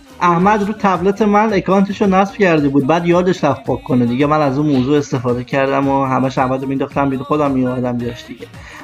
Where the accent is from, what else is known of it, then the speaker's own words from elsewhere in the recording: Ilam, Iran; also born or lived in Baghdad; من متولد عراقم، بغداد.